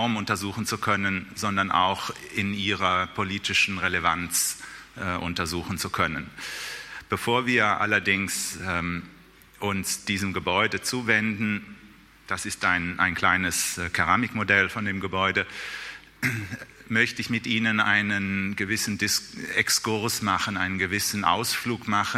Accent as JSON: {"language": "German", "town": "Cologne", "region": "North Rhine-Westphalia", "country": "Germany", "said": "Ich komme aus Köln, das ist dann ein leicht patriotisches Bild."}